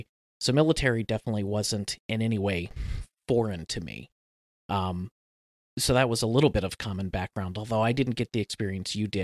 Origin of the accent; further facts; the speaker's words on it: Norfolk, Virginia, United States; I would describe my church background, especially then growing up in Norfolk, as independent, fundamentalist, pound the Bible, conservative Baptists.